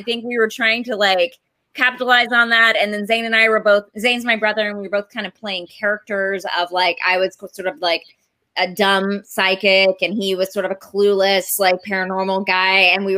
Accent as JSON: {"language": "English", "town": "Marshall", "country": "United States", "tie": "born or raised there", "lives_now": "Los Angeles, United States", "said": "you basically just bought the house we grew up in Marshall."}